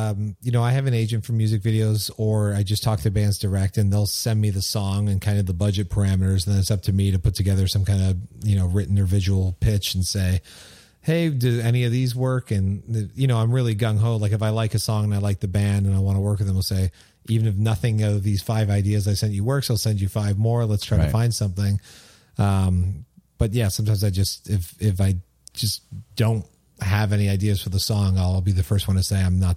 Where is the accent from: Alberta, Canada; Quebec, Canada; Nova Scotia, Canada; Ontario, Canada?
Ontario, Canada; Windsor; I'm Canadian. I grew up on the border with Detroit, Michigan, not too far from